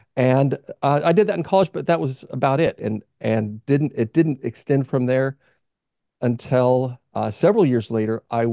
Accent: California, United States; also born or lived in Utah; I grew up in California, served a mission, Portugal for 2 years. Lisbon, Portugal.

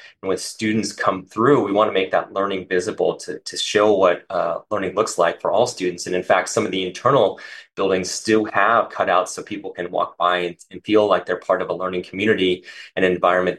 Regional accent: Midwest, United States; But interestingly, I grew up in the Midwest.

